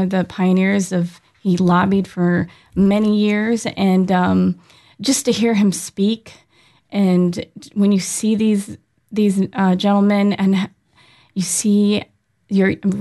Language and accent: English; United States; For me, I always thought of myself as an American.